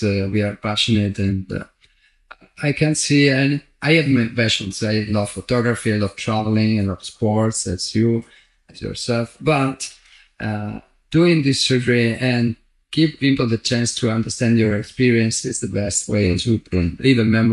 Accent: Venice, Veneto, Italy; born there; English is a second language; I was born in Venice, but I have to admit that it's like a very small town. It's 500,000 people

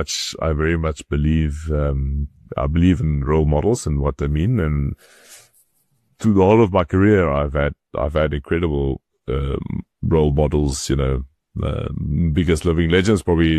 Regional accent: South Africa; Undergrad, as a South African, it's extremely complicated to get into

